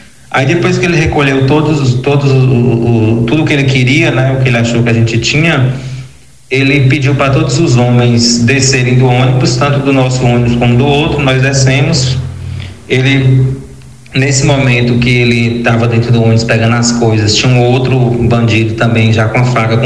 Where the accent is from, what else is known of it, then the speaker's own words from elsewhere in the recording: Vitória da Conquista, Bahia, Brazil; moved away as an adult; now in João Pessoa, Brazil; sou professor de História, sou natural de Vitória da Conquista e estou morando em João Pessoa desde 2014